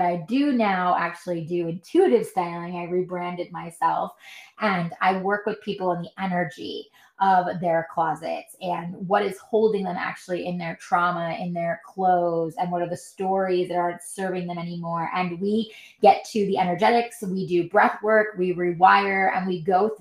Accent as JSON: {"language": "English", "region": "New York", "country": "United States", "lives_now": "Los Angeles, United States", "said": "I'm originally from New York, and that team invited me and took me under their wing to work in LA on different projects"}